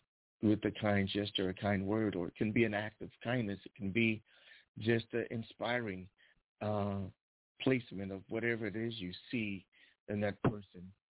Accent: Brooklyn, New York, United States; Yeah, I'm from Brooklyn as well, but we're going to turn everything up to you.

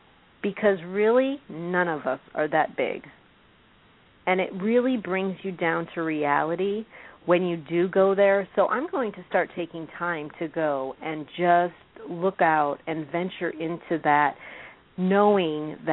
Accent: Illinois, United States; And, you know, growing up in Illinois, you know, and coming out here

